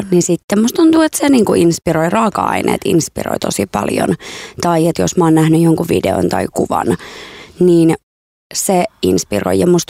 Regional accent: Iran; Finnish is a second language; now in Finland; Mä oon siis Iranista kotoisin, että ruoka on aina ollut suuressa osassa.

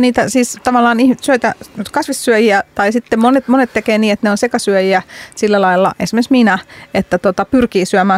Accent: Hungary; now in Finland; itse kun olen sitä Unkarista kotoisin, niin siellähän käytetään ihan hirveästi palkokasvoja.

